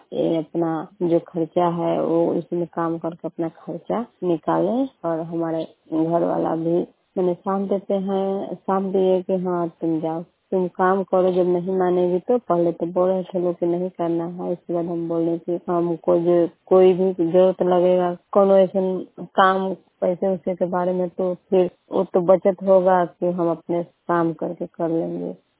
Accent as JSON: {"language": "Hindi", "region": "Bihar", "country": "India", "said": "घर नंदन कैथो का और मकेर प्रखंड के रहने वाली हूँ"}